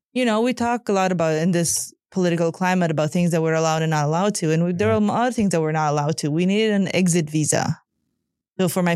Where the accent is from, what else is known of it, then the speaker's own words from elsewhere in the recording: Romania; now in United States; I have pledged allegiance to the United States flag, but I was born in Romania.